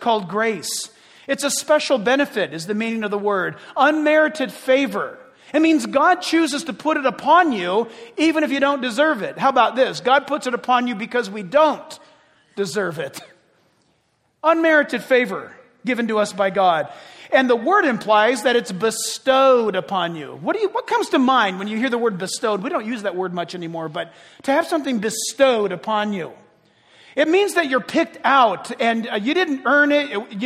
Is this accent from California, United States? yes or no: yes; San Diego, California, United States; born there; I was born in San Diego, so we had our flip-flops and bathing suit on.